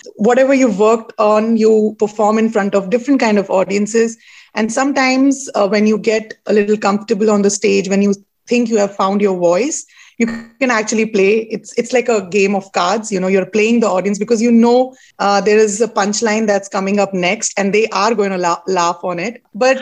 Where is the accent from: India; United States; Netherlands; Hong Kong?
India; Jammu and Kashmir; because I come from Jammu Kashmir, 20 minutes of my hour is political satire comedy because I come from that region